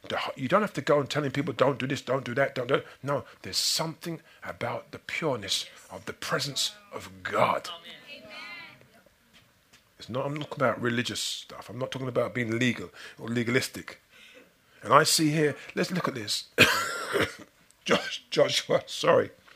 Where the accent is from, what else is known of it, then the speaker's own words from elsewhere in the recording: England, United Kingdom; I grew up in England and I went to a church school.